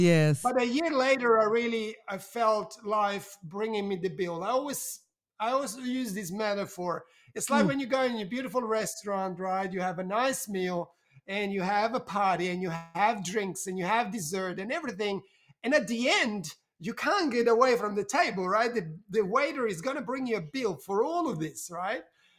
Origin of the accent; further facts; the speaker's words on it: Italy; English is a second language; moved away as an adult; also born or lived in Switzerland; now in Melbourne, Australia; I was living in Switzerland. I'm from Italy, but I was living in Switzerland back then. And I moved to Australia, to Melbourne, where I am today.